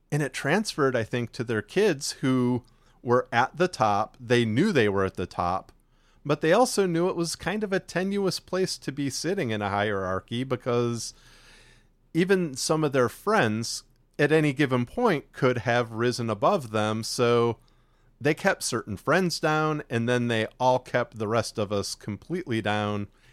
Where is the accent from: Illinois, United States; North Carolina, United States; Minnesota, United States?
Illinois, United States; Chicago; now in Texas, United States; We grew up near Chicago, but we both actually ended up moving to Texas roughly the same time and in the same area.